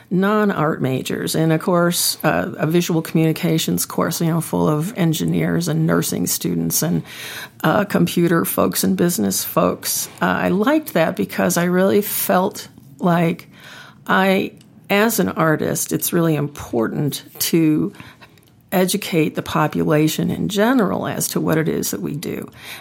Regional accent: Chicago, Illinois, United States; also born or lived in Colorado; now in Baltimore, United States; I lived in Colorado. I grew up in Chicago, actually, and went to school there, and then moved to Colorado after I was married

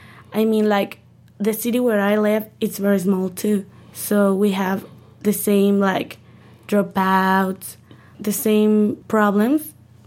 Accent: Irapuato, Guanajuato, Mexico; I am 16 years old. I am from Irapuato in the state of Guanajuato.

